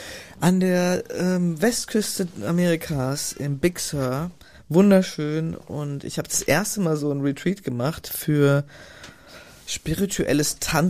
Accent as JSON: {"language": "German", "town": "Frankfurt", "region": "Hesse", "country": "Germany", "tie": "born or raised there", "also_born_or_lived": "Freiburg", "said": "ich habe in Freiburg studiert, ich bin in Frankfurt groß geworden, ich habe in Freiburg studiert."}